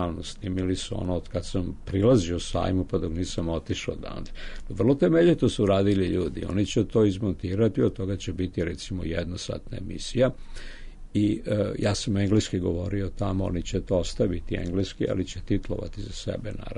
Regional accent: Serbia; first language Serbian; srpski je moj maternji jezik i ja nikad ne bi mogao da pišem ni na čemu drugom nego na srpskom.

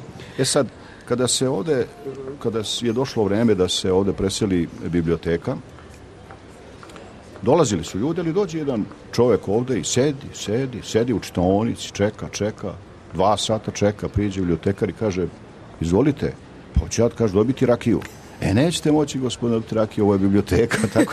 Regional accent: Vojvodina, Serbia; also born or lived in Fruška Gora; kod nas u Sremu i po, čak po izgledu možete prepoznati dve nekako, dva Sremca

